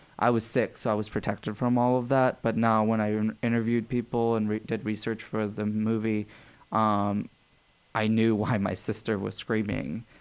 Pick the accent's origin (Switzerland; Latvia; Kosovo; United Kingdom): Kosovo; Peja, Peja District; now in United States; the square in my hometown, Peja, it's like it has two roads. One of them goes to Montenegro and one of them goes to Albania.